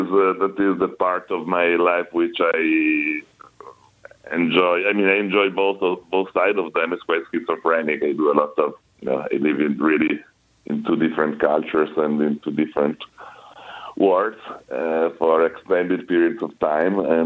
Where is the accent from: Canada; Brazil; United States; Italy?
Italy; Turin, Piedmont; moved away as an adult; I'm actually Italian. I was born in Torino, which is an industrial town in the northwest, mm-hmm. back in 1961, and I grew up there until age 22 when I graduated from law school at the University of Torino.